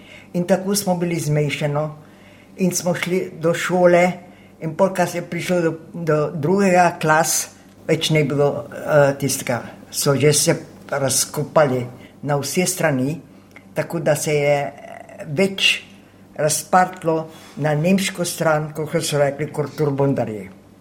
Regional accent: Stari trg ob Kolpi, White Carniola, Slovenia; Jaz sem iz Belokrajne, iz Čeple, Stari trg ob Kolpi. Samo greš čez Kolpo, pa si na hrvaško stran.

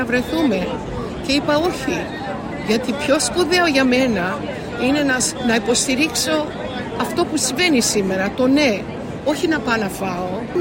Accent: Sydney, New South Wales, Australia; Εγώ είμαι ένα παιδί που μεγάλωσα στο Σίδνη από μετανάστες γονείς

